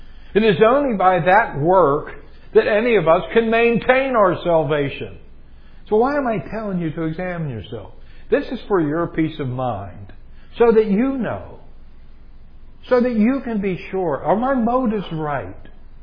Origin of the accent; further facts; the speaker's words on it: Pittsburgh, Pennsylvania, United States; People do that to me because I'm from Pittsburgh.